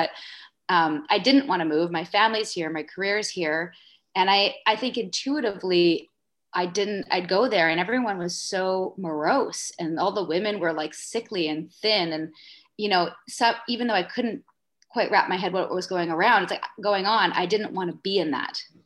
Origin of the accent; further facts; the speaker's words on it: Vancouver, British Columbia, Canada; I'm from Vancouver